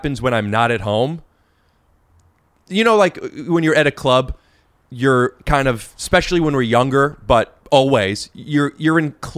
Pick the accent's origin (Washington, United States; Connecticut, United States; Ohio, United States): Ohio, United States; Cleveland; Cleveland.